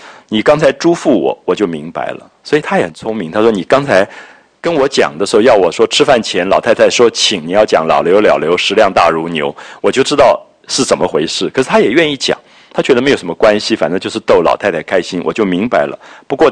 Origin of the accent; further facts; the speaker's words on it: Taiwan; 我想我童年的时候在台湾也都还看到这样的场面的